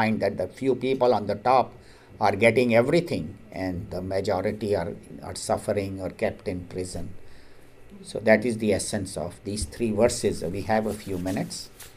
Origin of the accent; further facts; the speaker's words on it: India; You all know we grew up in India.